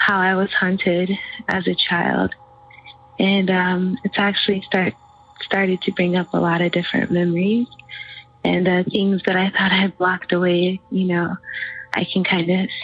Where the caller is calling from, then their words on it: New York, United States; I am calling from New York.